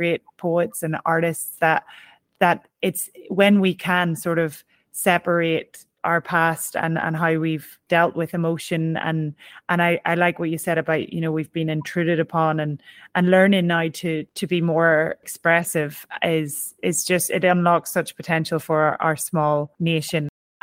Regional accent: Ireland; now in New York, United States; I think as an Irish person in America and here in New York, of course, it is such a competitive city and we often see the best of our people

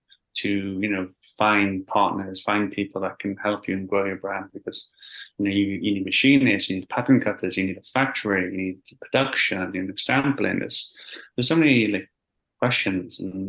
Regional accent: Wales, United Kingdom; Like I grew up in Wales, in a small village.

